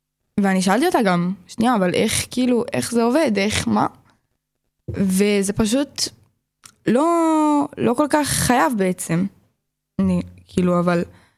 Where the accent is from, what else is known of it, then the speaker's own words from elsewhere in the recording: Ra'anana, Central District, Israel; אני במקור מרעננה, אבא שלי גר בבני ברק כרגע, אני הייתי חרדיה